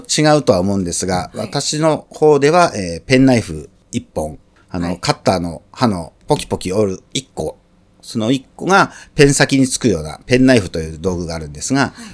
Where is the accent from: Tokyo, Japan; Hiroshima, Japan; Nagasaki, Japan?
Tokyo, Japan; Tanashi; also born or lived in Kanazawa; 小学校5年生の時に田無小学校に転校してきまして、うん、それから青春時代はずっと田無保谷のエリアで過ごしておりまして、今は住んでるのは東村山になります。